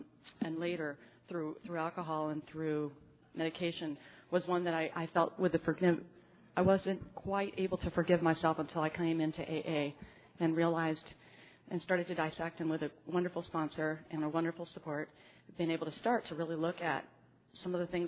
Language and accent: English; San Diego, California, United States; We grew up in San Diego.